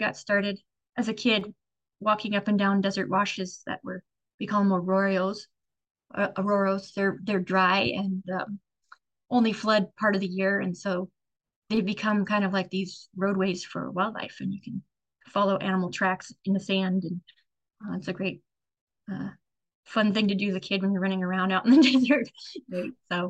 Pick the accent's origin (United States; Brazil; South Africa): United States; Arizona; I grew up in Southern Arizona, so with the saguaros and the cactus in the desert, and really fell in love with the desert where I grew up.